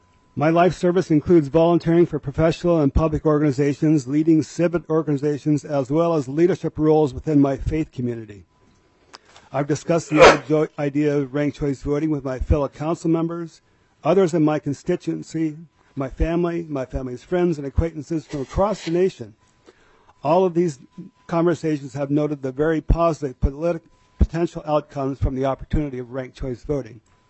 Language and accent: English; Bemidji, Minnesota, United States; I am from Bemidji, Minnesota, where my wife and I have lived for almost 40 years.